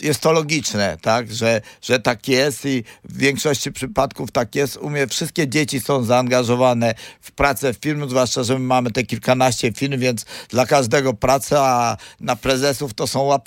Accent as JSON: {"language": "Polish", "town": "Gdańsk", "region": "Pomeranian Voivodeship", "country": "Poland", "tie": "born or raised there", "said": "ja się urodziłem w Gdańsku, jestem gdańszczaninem z krwi i kości"}